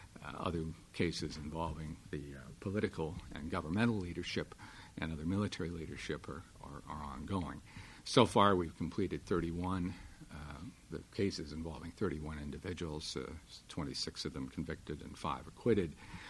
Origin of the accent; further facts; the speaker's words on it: Iowa, United States; a country one-sixth the area of my home state of Iowa.